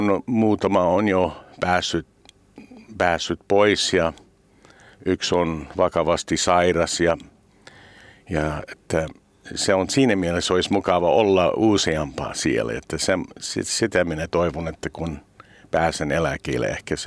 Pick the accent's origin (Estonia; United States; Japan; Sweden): United States; Finnish is a second language; now in Finland; kaipaa monesti se minun kotimaa, USA ja minun perhe siellä